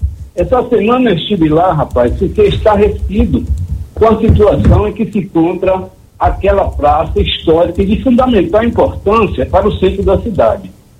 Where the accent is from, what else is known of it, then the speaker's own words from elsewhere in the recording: Governador Mangabeira, Bahia, Brazil; Quando eu vim de Governador Mangabeira, que eu sou do interior